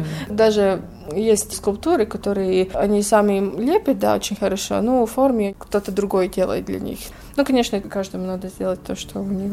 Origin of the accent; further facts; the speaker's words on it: Sigulda, Sigulda Municipality, Latvia; В Сигульде. Я родилась и всю жизнь жила в Сигульде.